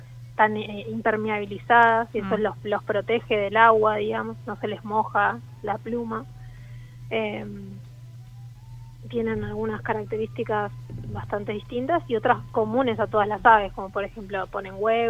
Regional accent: Buenos Aires, Argentina; moved away as an adult; now in Ushuaia, Argentina; En este momento vivo en Ushuaia, en Tierra del Fuego, y estoy acá hace 6 años trabajando con pingüinos. Soy de Buenos Aires, en realidad

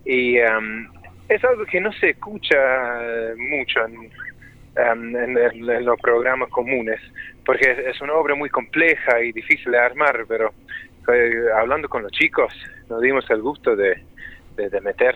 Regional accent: Ireland; now in Argentina; y yo que vengo originalmente de Irlanda

